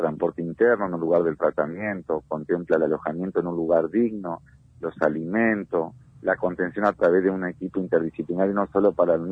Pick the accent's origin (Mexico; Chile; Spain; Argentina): Argentina; Gualeguaychú, Entre Ríos; Nosotros nos fuimos los 3 de Gualeguaychú y volvimos los 3, no como queríamos, pero volvimos los 3.